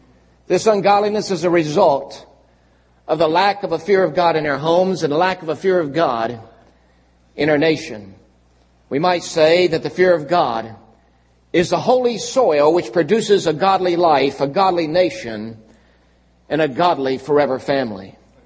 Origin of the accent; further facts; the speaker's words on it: Lynchburg, Virginia, United States; when I was growing up in Lynchburg, Virginia, there were always bullies on the playground.